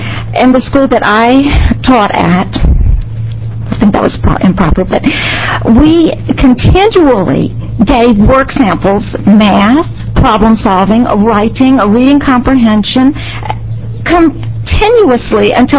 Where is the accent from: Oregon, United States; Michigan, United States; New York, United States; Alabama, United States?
Oregon, United States; Bend; I'm from Bend, Oregon. I have taught in six states over the past 30 years intermittently